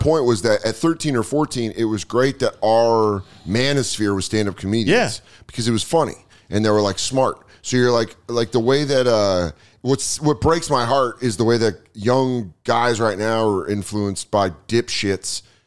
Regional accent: Colorado, United States; People losing their accents to me is crazy because I grew up in Colorado where everyone's like, hello, how are you doing?

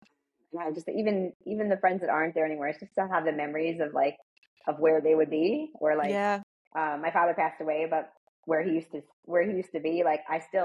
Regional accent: New Jersey, United States; also born or lived in New York; I'm from New Jersey, and then I lived in New York when I, I had moved, by the time I did my first New York, I had moved there. I was living in New Jersey, and then moved to New York.

